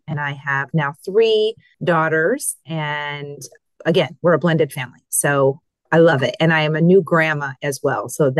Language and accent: English; Midwest, United States; But growing up in the Midwest, I've learned all my life that who are you is I'm a mom, I'm a teacher, I'm a philanthropist.